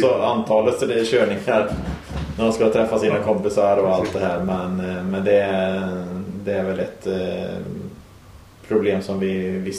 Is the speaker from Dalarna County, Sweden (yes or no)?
no; Lidköping, Västra Götaland County, Sweden; Jag kommer ju från Lidköping från början. Ja. Jag kom hit när jag började gymnasiet.